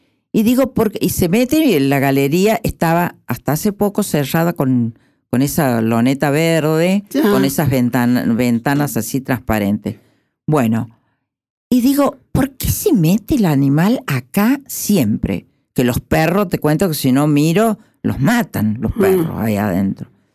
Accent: Córdoba, Argentina; born there; En el norte de Córdoba, sí. Y en donde yo nací

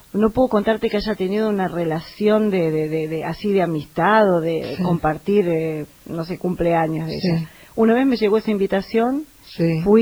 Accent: La Plata, Buenos Aires Province, Argentina; Recuerdo que estudié al comienzo en La Plata, yo soy de La Plata, con una profesora de canto lírico

